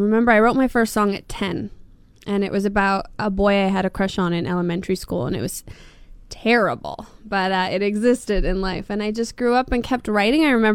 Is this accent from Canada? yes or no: yes; Winnipeg, Manitoba, Canada; moved away as an adult; also born or lived in Nashville, United States; now in Los Angeles, United States; I'm a Winnipegger. I grew up in Winnipeg. As an adult, I actually relocated to Nashville, living in LA primarily right now.